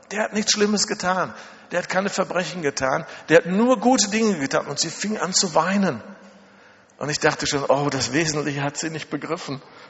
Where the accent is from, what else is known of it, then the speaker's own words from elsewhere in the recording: Germany; Und wir sagten, nein, geht nicht. Wir kommen aus Deutschland.